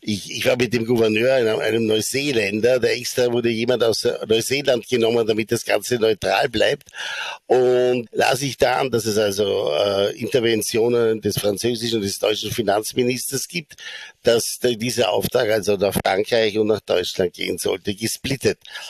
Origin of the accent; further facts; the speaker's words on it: Austria; als Österreicher